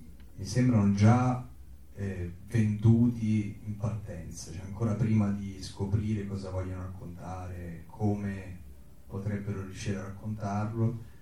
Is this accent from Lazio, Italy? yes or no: yes; Bracciano, Lazio, Italy; Sì, sono di Bracciano, un paese sì, vicino, sì